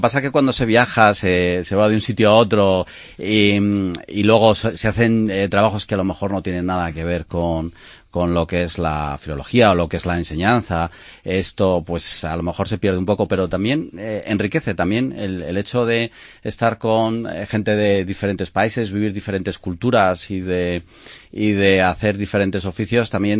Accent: Valladolid, Castile and León, Spain; soy de Valladolid.

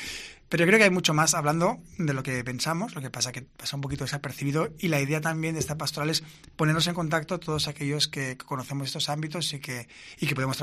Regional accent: Terrassa, Catalonia, Spain; Por supuesto, porque aparte nos conocemos porque él fue arzobispo de Tarrasa, que yo soy

